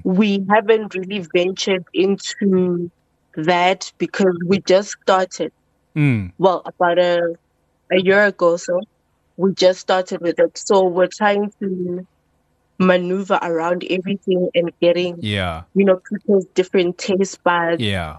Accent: Johannesburg, Gauteng, South Africa; born there; Okay, so I was born here in Johannesburg.

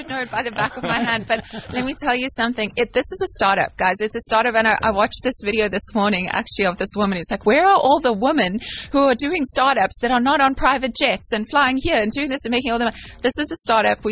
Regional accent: Makhanda, Eastern Cape, South Africa; we have a road show starting on the 4th of March in Makanda, my hometown. So it's kind of like the coming home season.

